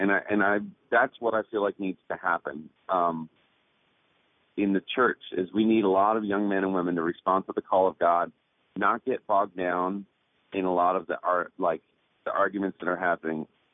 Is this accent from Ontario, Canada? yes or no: no; Newfoundland and Labrador, Canada; also born or lived in Phoenix; now in Nashville, United States; Obviously, the fact that I'm from Newfoundland, Canada, is a huge point of pride.